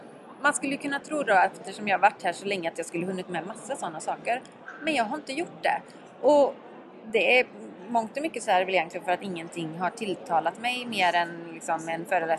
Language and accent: Swedish; Tibro, Västra Götaland County, Sweden; Inredia då håller ju hus i Tibro, där jag kommer ifrån.